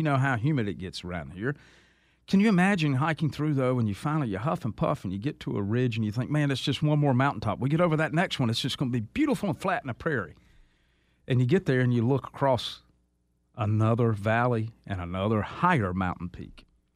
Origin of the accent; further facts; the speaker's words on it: South Carolina, United States; Yeah, it's a neat old town. My hometown.